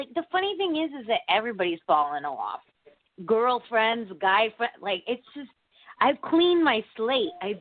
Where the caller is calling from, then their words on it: Connecticut, United States; Connecticut.